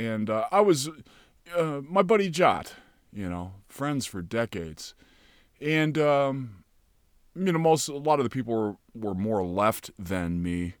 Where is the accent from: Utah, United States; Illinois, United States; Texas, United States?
Illinois, United States; Chicago; I'm from Chicago. I have ties there